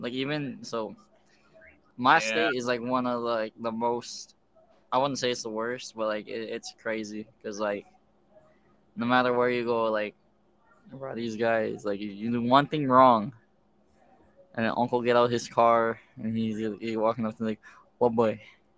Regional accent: Philippines; Like yeah, I'm Filipino.

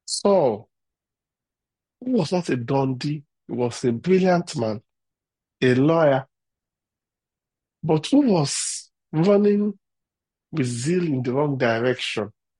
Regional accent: Ibadan, Oyo, Nigeria; Please be considerate of the fact that I grew up in Ibadan or your state.

